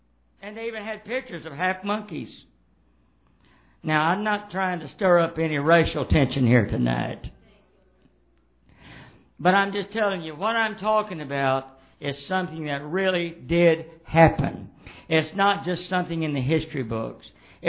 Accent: the South, United States; I was raised that way. I was raised in the South when they had separate restroom for whites and black.

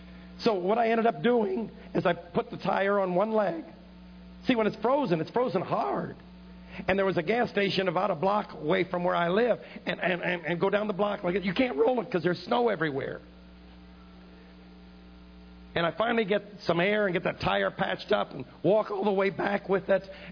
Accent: New York City, New York, United States; born there; Sweetheart, I was born in New York City. That's not fair.

